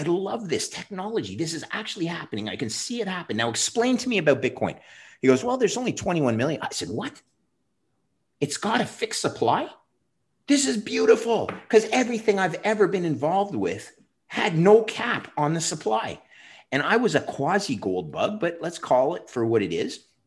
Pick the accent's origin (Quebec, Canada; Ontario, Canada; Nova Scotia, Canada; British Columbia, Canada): Quebec, Canada; Montreal; And then some guy from my hometown in Montreal reached out to me